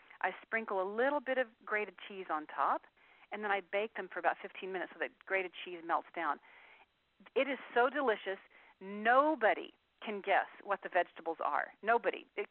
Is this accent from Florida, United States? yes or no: no; Texas, United States; I'm a Texan, so I like a lot of cumin.